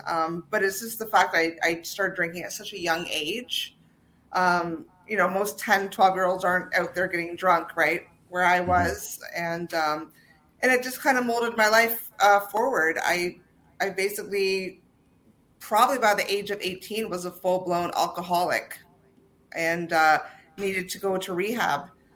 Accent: Toronto, Ontario, Canada; I grew up, I was born in Toronto, and okay. My father was, he's now retired, a police officer. So I actually ended up, you know, traveling all throughout Ontario because of his job, kind of like a military brat

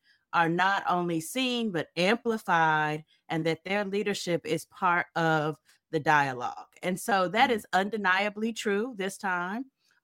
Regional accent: Kansas City, United States; Absolutely. My hometown, Kansas City.

